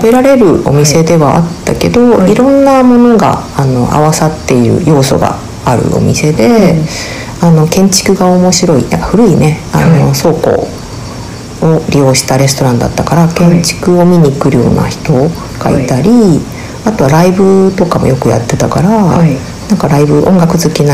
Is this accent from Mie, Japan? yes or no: yes; Mie, Japan; born there; はい、1966年三重県生まれ。